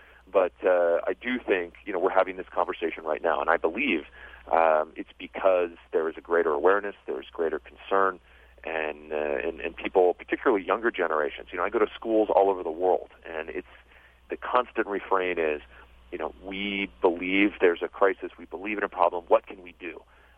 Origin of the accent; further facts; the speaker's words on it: Los Angeles, California, United States; born there; You know, here's the thing. I was born in Los Angeles. My mother's American. My father was the French